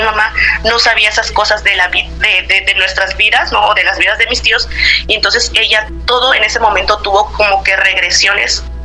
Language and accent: Spanish; Veracruz, Mexico; y soy de Veracruz